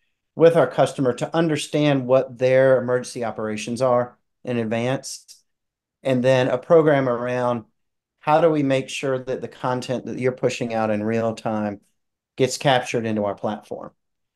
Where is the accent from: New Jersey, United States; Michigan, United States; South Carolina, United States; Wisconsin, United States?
South Carolina, United States; Charleston; So I'm from Charleston, South Carolina. Hurricanes are the major thing we worry about.